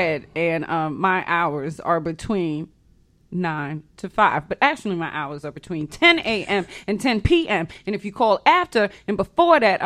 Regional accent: New York, United States; also born or lived in Oklahoma / Florida; I'm from New York, but I lived in Oklahoma. And then I lived in Florida.

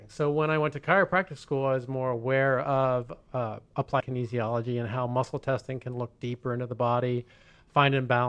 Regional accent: Columbus, Ohio, United States; moved away as an adult; also born or lived in San Diego / New York; now in Los Angeles, United States; No, I grew up in Columbus, Ohio.

